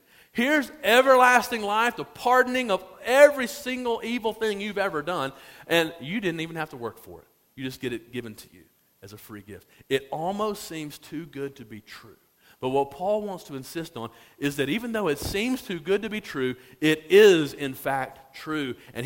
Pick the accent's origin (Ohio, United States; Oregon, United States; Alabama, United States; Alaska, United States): Alabama, United States; I remember growing up in Alabama, and we did not have the lottery at a certain point